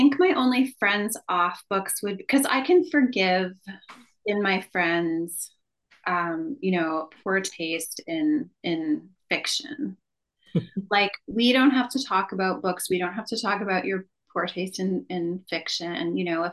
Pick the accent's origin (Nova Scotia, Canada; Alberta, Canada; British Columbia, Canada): British Columbia, Canada; Victoria; which is set in Victoria in my hometown.